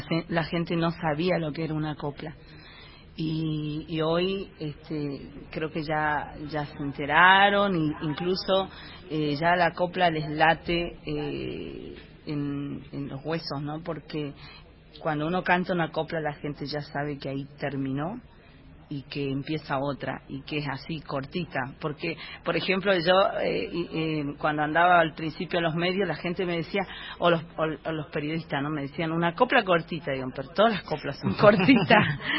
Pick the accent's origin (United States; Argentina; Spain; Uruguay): Argentina; Angastaco, Salta; Estuve el domingo pasado en Angastaco, en mi pago, de ahí donde soy yo, en mi pueblo